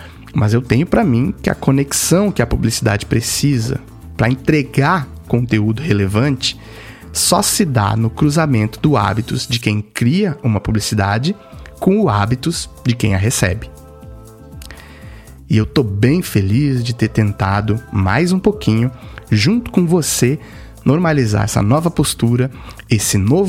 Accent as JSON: {"language": "Portuguese", "country": "Brazil", "tie": "born or raised there", "said": "parecidos com nós mesmos, nascidos e criados no Brasil"}